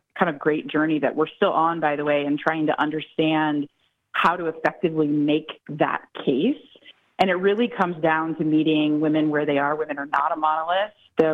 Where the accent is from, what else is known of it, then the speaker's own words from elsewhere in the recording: Missouri, United States; but my home state's Missouri.